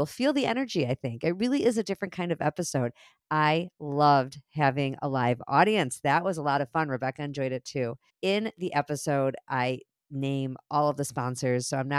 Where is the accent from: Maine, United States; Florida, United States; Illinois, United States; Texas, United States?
Illinois, United States; Highland Park; Both of us are from the area. I'm from Highland Park.